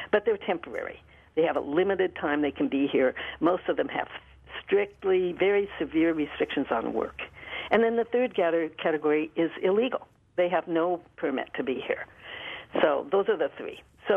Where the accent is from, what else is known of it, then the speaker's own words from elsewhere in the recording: Santa Barbara, California, United States; I'm from Santa Barbara, California. I just got back from the wonderful Spanish Days fiestas.